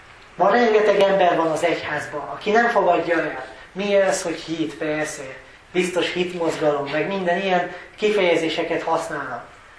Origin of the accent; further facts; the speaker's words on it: Sárbogárd, Fejér, Hungary; Ilyen olyan, mint nálunk otthon Sárbogárdon némely ember.